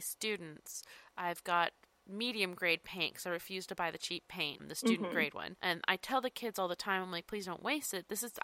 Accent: Texas, United States; I feel like as a Texan, we're complaining about it being 40.

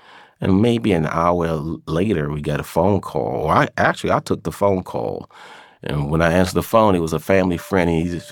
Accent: Baltimore, Maryland, United States; I grew up in West Baltimore, Sandtown. I come from three different neighborhoods, Sandtown, Holland Park, and what we call the Avenue. I grew up one of nine kids, hardworking father, very loving family.

